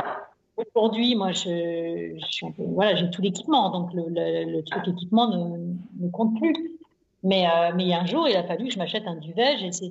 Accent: Nantes, Pays de la Loire, France; born there; je suis née à Nantes

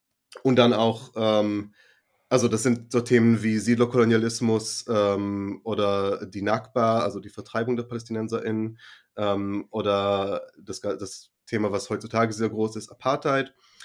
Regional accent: Jerusalem, Jerusalem District, Israel; ich bin jüdischer Israeli, ich bin in Jerusalem geboren und aufgewachsen.

